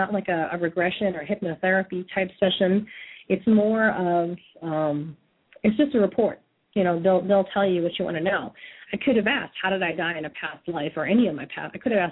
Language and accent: English; Massachusetts, United States; You know, I'm from Massachusetts, and I decided that I'm going to ask this question.